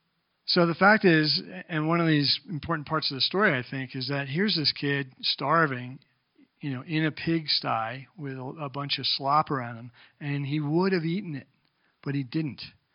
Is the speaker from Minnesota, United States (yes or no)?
no; New Jersey, United States; What I understand growing up in New Jersey of my Jewish friends' families, that if you did something like that, you were no longer part of the family.